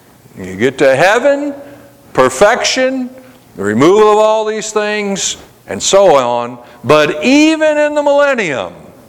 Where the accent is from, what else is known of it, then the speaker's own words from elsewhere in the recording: Jacksonville, Florida, United States; You know, I grew up in Jacksonville and very tidal rivers up there, tidal coast. I love the tidal coast like that.